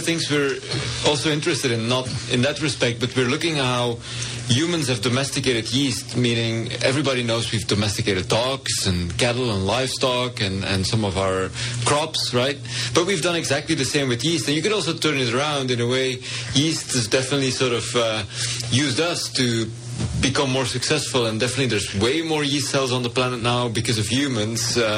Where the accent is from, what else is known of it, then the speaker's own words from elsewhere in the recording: Belgium; I'm from Belgium, okay?